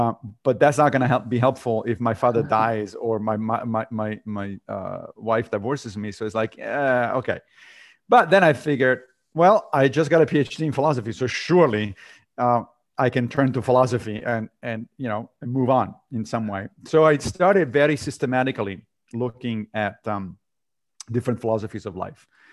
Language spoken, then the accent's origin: English; Rome, Lazio, Italy; I grew up Catholic because I grew up in Rome, in Italy. But I left the church when I was a teenager